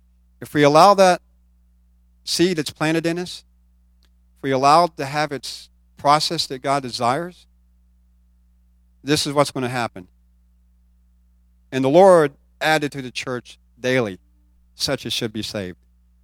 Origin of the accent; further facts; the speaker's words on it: West Virginia, United States; You know, it's like I grew up in West Virginia, so I planted gardens every year.